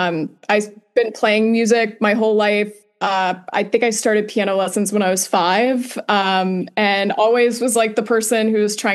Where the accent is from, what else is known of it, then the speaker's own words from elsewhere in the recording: Fort Worth, Texas, United States; now in Los Angeles, United States; And I'm from Fort Worth, Texas originally, but now I live in Los Angeles.